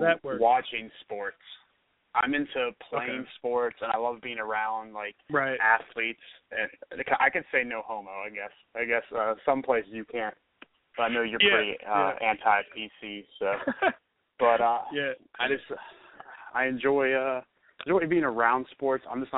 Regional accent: Richmond, Virginia, United States; Richmond. Man? Richmond, Virginia.

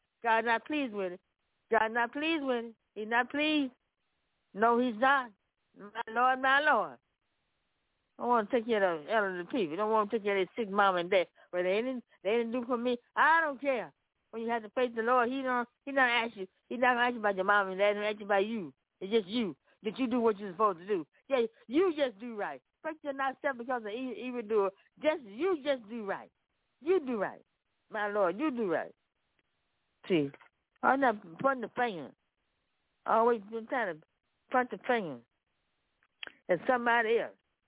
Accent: Memphis, Tennessee, United States; Yes, I am. Yes, I am. I'm from Memphis, Tennessee.

